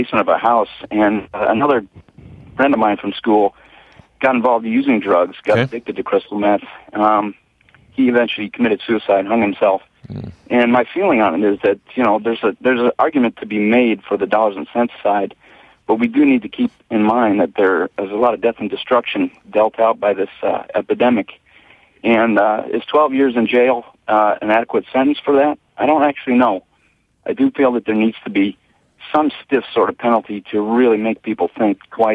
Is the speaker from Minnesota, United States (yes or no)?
no; Michigan, United States; Growing up in Michigan, I had two friends who unfortunately got involved in drugs